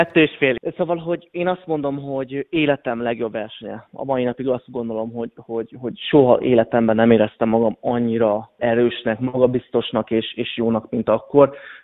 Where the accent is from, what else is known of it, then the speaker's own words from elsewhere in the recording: Hungary; büszke vagyok arra, hogy sikerült legjobb magyarként helytállnom.